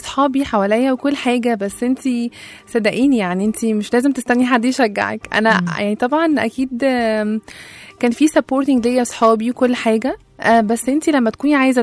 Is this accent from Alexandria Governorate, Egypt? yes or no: yes; Alexandria, Alexandria Governorate, Egypt; now in Cairo, Egypt; انا فعلا من اسكندريه وجيت هنا عشت في مصر، ويعني انا اعتبر هنا لوحدي في مصر يعني من غير عيلتي،